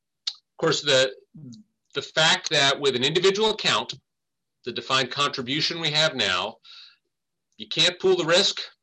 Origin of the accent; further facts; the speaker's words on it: Anchorage, Alaska, United States; now in Juneau, United States; I was born and raised in Anchorage. Lived there. Still got family in Anchorage. Went to school outside, and then I finally got it right and moved to the capital city.